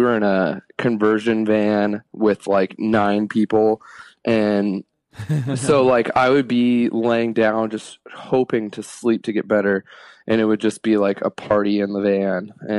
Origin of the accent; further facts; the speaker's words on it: Kettering, Ohio, United States; Yeah, I grew up in Dayton, Ohio in a suburb called Kettering